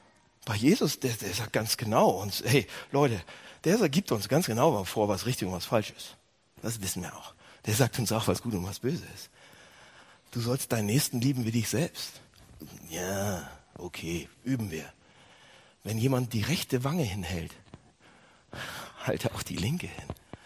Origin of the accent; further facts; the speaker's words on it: Hamburg, Germany; Wenn man sagt, als moderne Männer, als postmoderne Menschen, wie auch immer, als Westeuropäer, als Hamburger, als aufgeklärter Akademiker, wie auch immer, fällt es uns sehr leicht